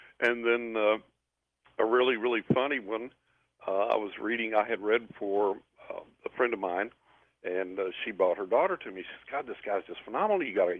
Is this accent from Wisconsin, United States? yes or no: no; San Angelo, Texas, United States; I was living in my hometown of San Angelo, Texas, and we're right on the tip end, I think, of Tornado Alley.